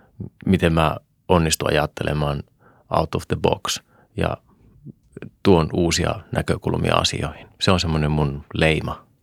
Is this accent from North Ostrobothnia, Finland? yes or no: yes; Raahe, North Ostrobothnia, Finland; mä itse kotoisin Raahesta.